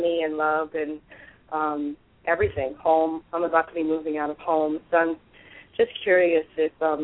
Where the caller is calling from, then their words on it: New York, United States; And, I'm from New York, and I had a question for you.